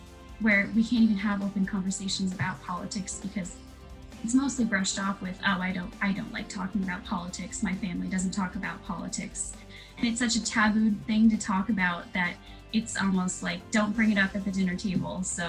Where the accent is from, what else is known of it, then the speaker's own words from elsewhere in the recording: Seattle, Washington, United States; The environment, I mean, I'm from Seattle, and that's been covered in smoke, which has been worse than it ever has in the past.